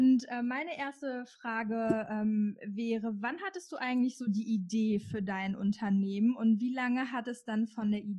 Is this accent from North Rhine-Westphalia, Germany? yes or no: yes; North Rhine-Westphalia, Germany; Ich komme auch aus Westfalen.